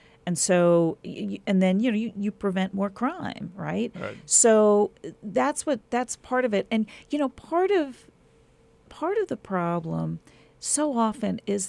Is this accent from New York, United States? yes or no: yes; New York, United States; New York State, which is my home state, only just this winter actually raised the age.